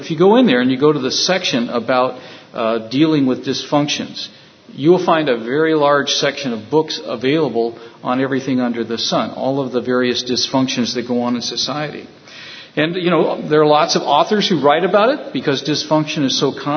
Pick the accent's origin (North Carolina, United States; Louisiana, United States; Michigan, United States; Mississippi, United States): North Carolina, United States; born there; also born or lived in California / Illinois / Texas / Ohio; I was born in North Carolina, moved to California. After California, we moved to Illinois. Then we went to Texas. Then we went to Ohio. Now we're here.